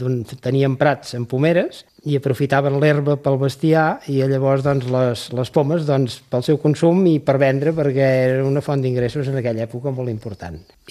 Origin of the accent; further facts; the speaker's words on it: Arbúcies, Catalonia, Spain; Sí, jo sóc d'Arbúcies